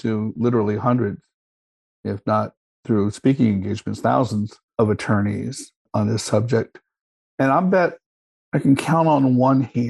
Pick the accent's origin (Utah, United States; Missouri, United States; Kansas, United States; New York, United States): Kansas, United States; I'm from Kansas. You know? But here I am practicing maritime law, or some other variation of that story.